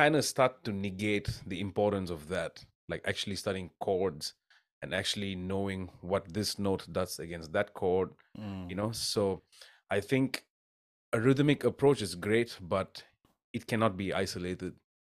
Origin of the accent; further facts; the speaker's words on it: Bahrain; so I grew up in Bahrain, which is a tiny little island country in the Middle East. So at the time, the population of the entire country was less than 500,000. So it's a very small place, right?